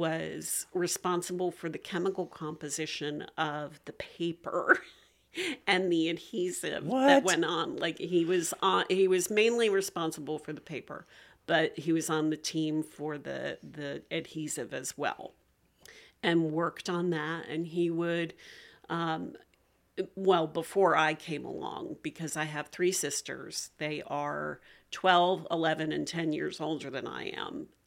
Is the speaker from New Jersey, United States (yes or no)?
yes; Metuchen, New Jersey, United States; also born or lived in Orange, United States / Woodbridge Township, United States; So I was born in Orange, New Jersey, raised in Metuchen, New Jersey, and Woodbridge Township. So little near New York City.